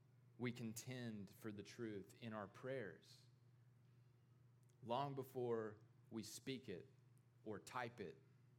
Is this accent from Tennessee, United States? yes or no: yes; Tennessee, United States; You know, growing up in East Tennessee, I had all sorts of ideas about truth.